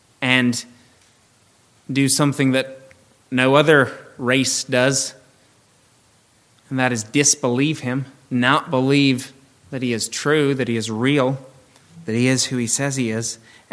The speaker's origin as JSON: {"language": "English", "region": "England", "country": "United Kingdom", "said": "I'm English, I call it Boxing Day."}